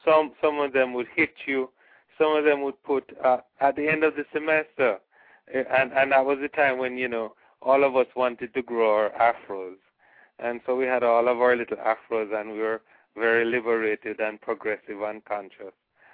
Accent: Kingston, Jamaica; I was born in Kingston, went to high school at Jamaica College.

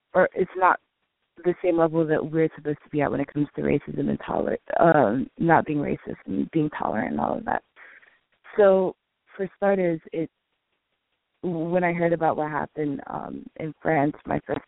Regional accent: Brooklyn, New York, United States; I am an American Muslim, born and raised in New York, in Brooklyn.

